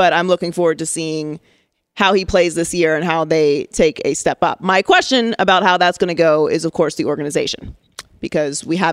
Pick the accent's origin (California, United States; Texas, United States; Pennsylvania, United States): Pennsylvania, United States; Pittsburgh; I mean, I'm from Pittsburgh, and you know, you have Kansas City being relevant.